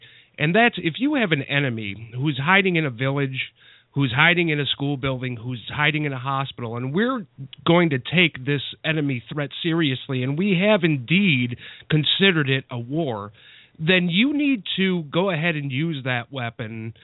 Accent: Akron, Ohio, United States; I'm from Akron, Ohio.

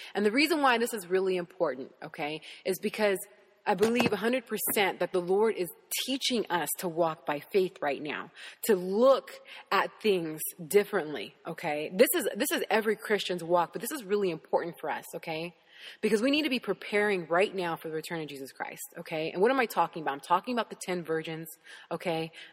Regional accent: United States; I didn't get this because I'm an American.

